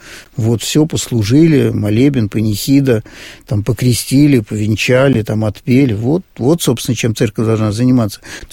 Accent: Saint Petersburg, Russia; Да, мы были из Петербурга

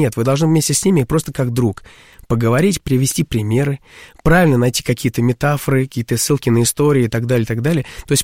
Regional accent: Saint Petersburg, Russia; Как бы я родился вообще в Петербурге и проходил 90-е

